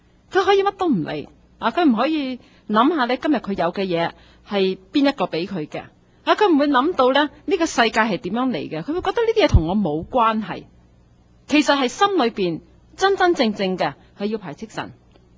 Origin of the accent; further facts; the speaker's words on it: China; 可能我们中国人比较难理解一点。